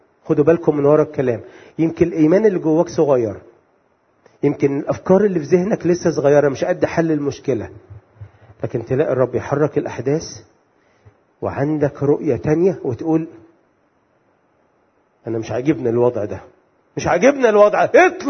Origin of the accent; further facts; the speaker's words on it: Alexandria, Alexandria Governorate, Egypt; عندنا في اسكندريه في منطقه كده